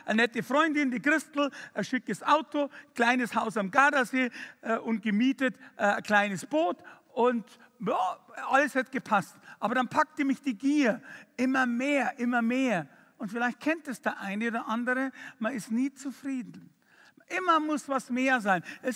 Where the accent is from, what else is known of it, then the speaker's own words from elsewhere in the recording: Fürstenfeldbruck, Bavaria, Germany; Ich bin aufgewachsen in Fürstenfeldbruck bei München, zwischen Augsburg und München in der Mitte